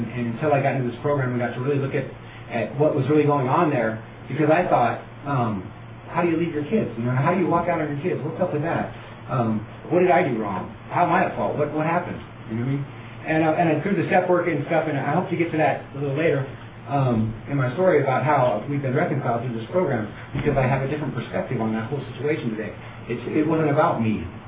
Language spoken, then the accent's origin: English; Camarillo, California, United States; also born or lived in Paso Robles; You know, I was born in Paso Robles, California. Grew up down in Ventura County, Camarillo down there.